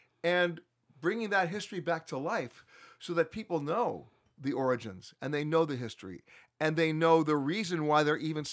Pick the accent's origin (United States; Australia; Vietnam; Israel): United States; I'm embarrassed as an American because we have the same issue with the American Indian.